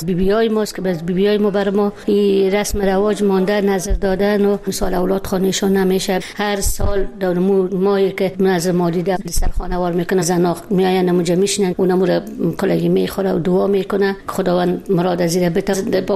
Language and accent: Persian; Afghanistan; خدای من در افغانستان در ملک وطنم